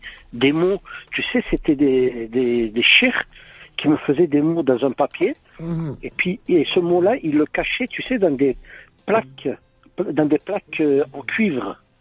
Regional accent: Kabylie, Algeria; Je suis resté avec ma grand-mère en Algérie, en Kabylie, parce que moi je suis algérien bien sûr, d'origine kabyle, je suis de la petite Kabylie.

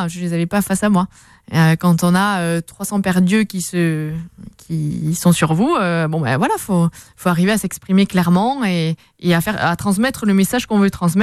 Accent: Tarascon-sur-Ariège, Occitanie, France; Je suis ariégeoise de base et normande d'adoption.

